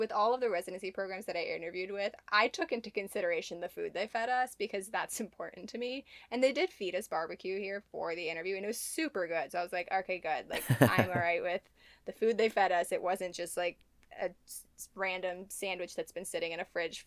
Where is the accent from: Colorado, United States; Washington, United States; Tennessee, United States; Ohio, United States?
Ohio, United States; Cleveland; So I grew up in Cleveland, Ohio.